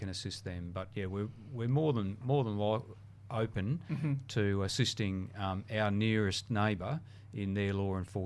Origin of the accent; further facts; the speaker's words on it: New South Wales, Australia; now in Cairns, Australia; Yeah, I'm originally from Northern New South Wales, but decided to become a Queensland supporter and move up here.